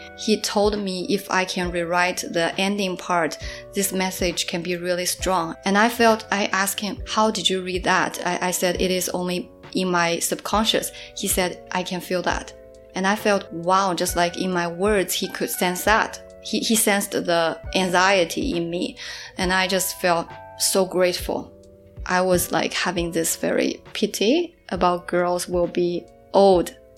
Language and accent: English; Suzhou, Jiangsu, China; English is a second language; also born or lived in Melbourne; now in Shanghai, China; Like back in my hometown, Suzhou, I also had this strange feeling of feeling empty and not belong in the city. And when I make it to Melbourne and now to Shanghai, I have similar feelings.